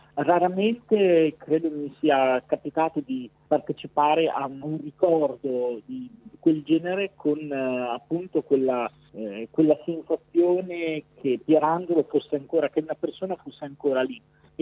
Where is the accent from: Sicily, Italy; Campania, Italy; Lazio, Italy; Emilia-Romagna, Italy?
Emilia-Romagna, Italy; Modena; E visto che noi siamo di Modena, abbiamo preferito dare spazio a una canzone che fosse in dialetto